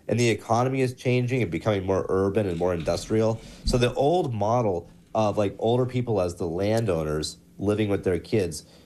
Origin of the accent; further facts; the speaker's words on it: Florida, United States; I was raised in Central Florida, so I was always surrounded by older people.